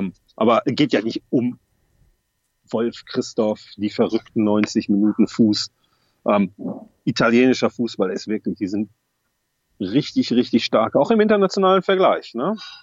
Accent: Wolfsburg, Lower Saxony, Germany; Auch immer wieder schön. Ist meine Heimat Wolfsburg.

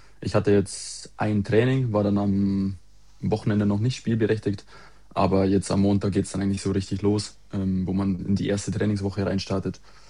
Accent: Landshut, Bavaria, Germany; bin aus Landshut, 27 Jahre alt und seit Dezember wieder zurück aus Lissabon.

